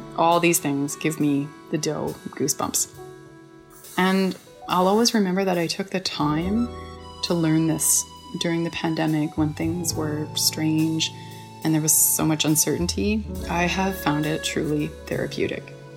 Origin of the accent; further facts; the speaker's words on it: Montreal, Quebec, Canada; and I'm from Montreal, Canada.